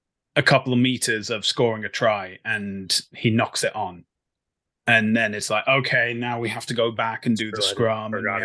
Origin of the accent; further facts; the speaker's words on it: Wales, United Kingdom; I'm being Welsh, obviously, I'm going to talk about Wales